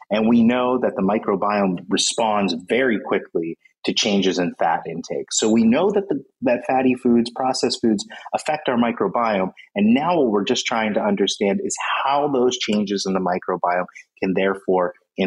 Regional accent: United States; I'm from the United States, so we have Thanksgiving, and it's a big thing.

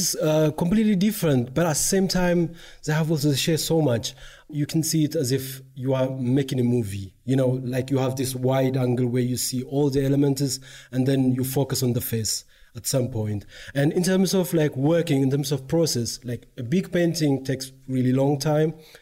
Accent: Ethiopia; English is a second language; I'm from Ethiopia.

